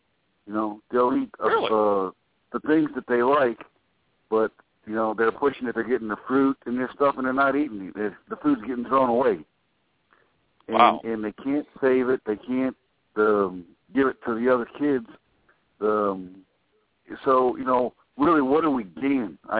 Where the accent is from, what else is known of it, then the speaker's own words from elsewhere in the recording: Cleveland, Ohio, United States; born there; You know, I was born in Cleveland, Ohio, and that's the way they fund the schools up there.